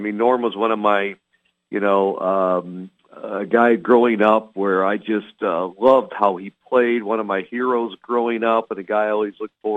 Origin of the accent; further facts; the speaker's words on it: Park Ridge, Illinois, United States; Yeah, then came to back to Chicago, where I grew up in Park Ridge, Illinois, Maine South High School.